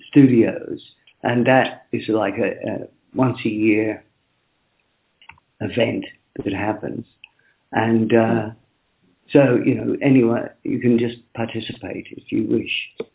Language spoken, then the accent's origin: English; Australia; moved away as an adult; also born or lived in London; now in Brazil; I'd grown up in Australia. I'm Australian, so I grew up in Australia in the sun. I came here after many years of living in London